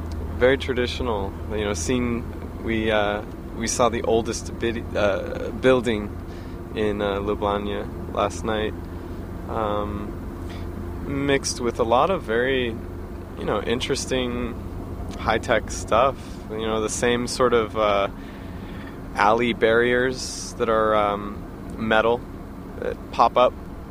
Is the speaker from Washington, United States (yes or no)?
yes; Seattle, Washington, United States; it felt small, much in the way my hometown of Seattle feels in comparison to New York City, which is enormous.